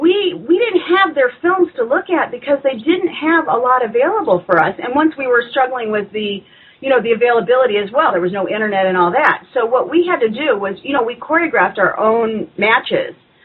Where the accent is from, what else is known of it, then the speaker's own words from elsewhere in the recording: San Francisco, California, United States; But I'm from the San Francisco area originally, so my family and friends there from back home will also be able to see the movie.